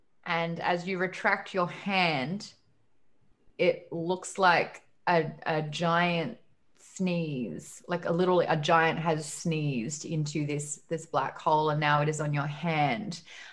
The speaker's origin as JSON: {"language": "English", "country": "Australia", "said": "I'm Australian."}